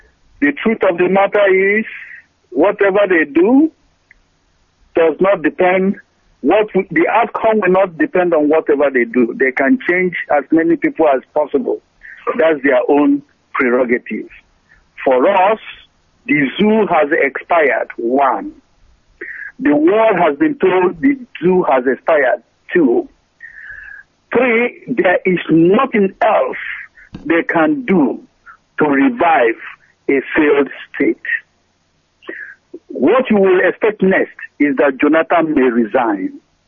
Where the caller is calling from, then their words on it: Chicago, Illinois, United States; I'm calling from Chicago.